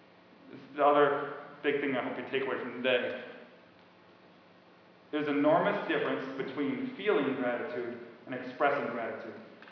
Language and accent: English; Belgium; I grew up in Belgium a couple minutes from Brussels.